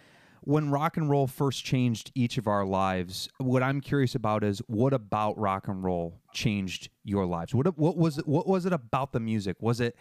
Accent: New York, United States; it's like I grew up like outside of Syracuse in like essentially rural.

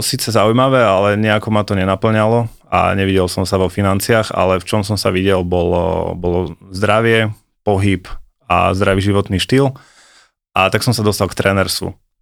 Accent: Prievidza, Trenčín Region, Slovakia; also born or lived in Bratislava; now in Liptov, Slovakia; Pochádzam z Prievidze, ale potom som bol nejakých 13 rokov v Bratislave, rok som bol v Anglicku, rok som bol v Nemecku, teraz som pol roka na Liptove

